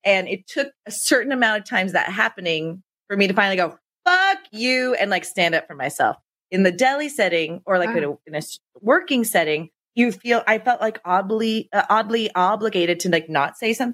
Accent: Chatsworth, California, United States; also born or lived in Granada Hills; I was born in the Valley. I was born in Granada Hills. We spent like my first couple years there. And then we moved to Chatsworth

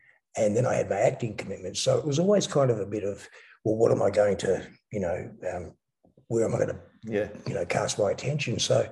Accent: Melbourne, Victoria, Australia; I grew up in predominantly East Malvern, leafy suburb of East Malvern.

